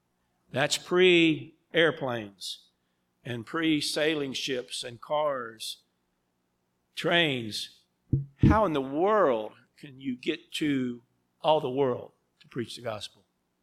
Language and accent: English; Louisiana, United States; born there; I was born in Louisiana